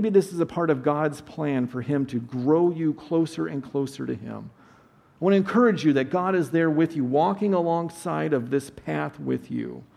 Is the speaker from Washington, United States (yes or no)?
yes; Wenatchee, Washington, United States; Okay, I grew up in Washington State, a town called Wenatchee, right in the center of the state.